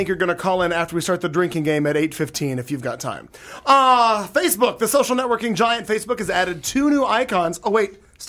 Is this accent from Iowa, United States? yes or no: no; Joplin, Missouri, United States; We had one mall in Joplin, Missouri, my hometown.